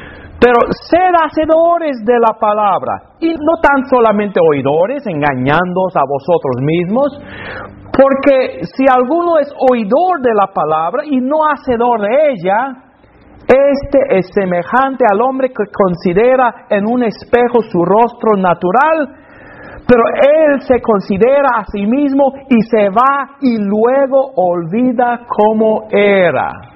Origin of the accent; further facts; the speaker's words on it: Alabama, United States; Porque de ahí soy, yo soy de Alabama.